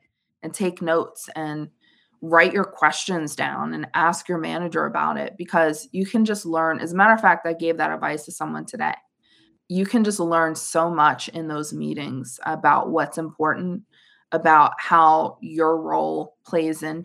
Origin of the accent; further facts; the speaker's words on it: Northeast, United States; growing up in the Northeast, I would always address people as guys, right?